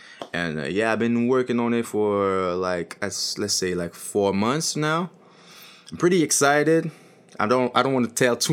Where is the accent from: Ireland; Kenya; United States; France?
France; first language French; English is a second language; Because, you know, French is my first language, so you're going to hear it. But back then, it was, like, heavier, like...